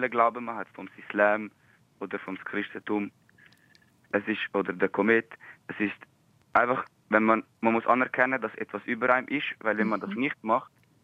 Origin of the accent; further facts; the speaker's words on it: Italy; German is a second language; Es ist eigentlich so Tradition bei uns in Italien, ist das Tradition.